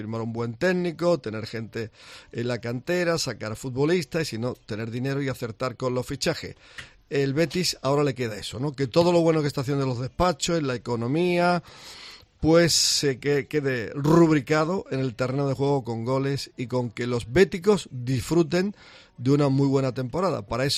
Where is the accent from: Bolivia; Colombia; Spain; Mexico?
Spain; Cada vez somos más los españoles que creemos que podemos ganarla